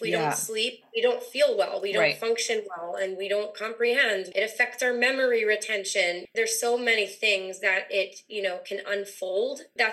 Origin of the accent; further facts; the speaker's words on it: Los Angeles, California, United States; also born or lived in New Orleans / Israel; now in Florida, United States; I live in Florida right now. We've lived everywhere, all over the map. I'm born and raised in Los Angeles.